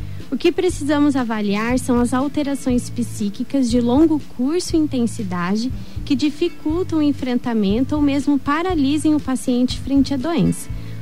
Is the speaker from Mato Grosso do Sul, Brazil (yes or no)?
yes; Ponta Porã, Mato Grosso do Sul, Brazil; Sou de Ponta Porã.